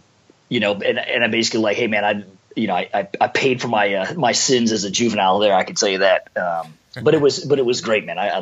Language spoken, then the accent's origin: English; San Diego, California, United States; And the neighborhood I grew up in, yeah, I grew up in Southeast San Diego. Off of, you know, kind of a place called Skyline Drive.